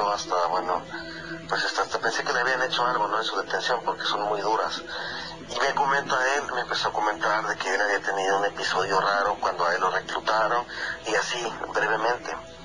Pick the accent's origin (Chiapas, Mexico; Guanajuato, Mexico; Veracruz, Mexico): Chiapas, Mexico; Chiapas no me mencionó porque yo soy de Chiapas